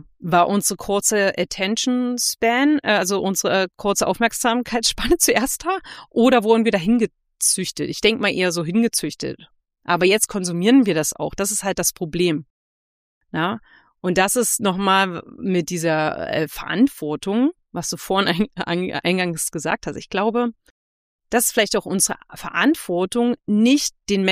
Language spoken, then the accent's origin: German; Saxony-Anhalt, Germany; ich bin aus Sachsen-Anhalt